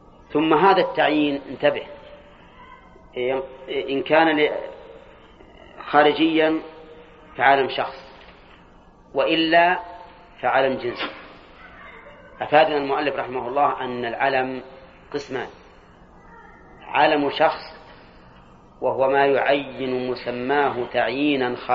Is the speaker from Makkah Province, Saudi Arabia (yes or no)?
no; Al-Qassim, Saudi Arabia; أظن كنية عندنا في القصيم